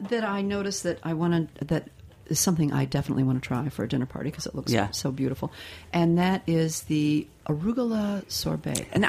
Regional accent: Midwest, United States; I'm from the Midwest, so we'll talk about Midwest cuisine on another show.

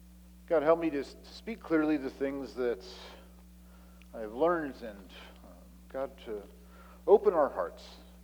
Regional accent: California, United States; moved away; also born or lived in Montana / Virginia / Ohio / Indiana; yeah, I did grow up in California, but don't hold it against me. I left on purpose. I didn't go back. I was born in Montana. I've lived in Virginia. I've lived in Ohio. I've lived in Indiana. I've lived in Arizona.

